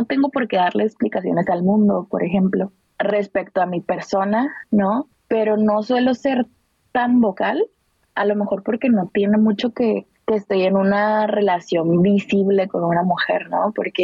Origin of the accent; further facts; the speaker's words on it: Tijuana, Baja California, Mexico; also born or lived in Cananea, Mexico; tengo 31 años, soy acuaria, mujer, ella. Vengo de Sonora, específicamente de Cananea, que es un pueblito minero muy pequeño, pero vivo en Tijuana desde los 6 años.